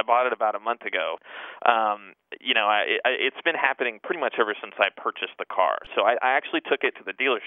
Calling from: San Antonio, Texas, United States; I'm calling from San Antonio, Texas.

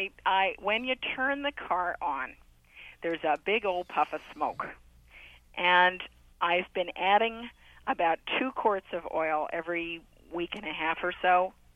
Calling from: Nashville, Tennessee, United States; I'm from Nashville, Tennessee.

